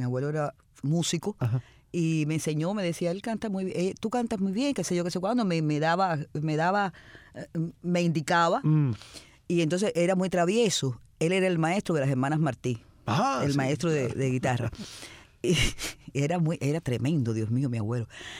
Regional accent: Cuba; moved away as an adult; now in Venezuela; Mi hija tenía 6 años cuando yo me fui de Cuba.

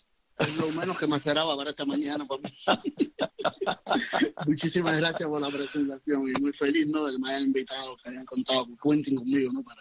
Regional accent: Matanzas, Cuba; born there; Yo nací en Matanzas, en lo que se llama la ciudad de Matanzas

